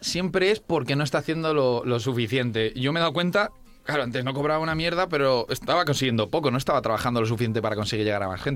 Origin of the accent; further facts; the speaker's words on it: Madrid, Community of Madrid, Spain; de madre vasca, pero yo soy madrileño. No soy gato totalmente, como dicen, ¿no? Que si tus dos padres no son madrileños, no es gato del todo.